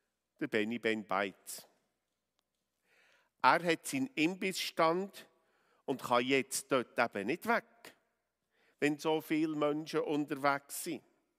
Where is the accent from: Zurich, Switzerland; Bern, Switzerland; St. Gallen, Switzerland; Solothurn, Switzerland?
Bern, Switzerland; das ich natürlich als Berner sehr gerne singe und euch einlade, auf gut Berndeutsch mitzusingen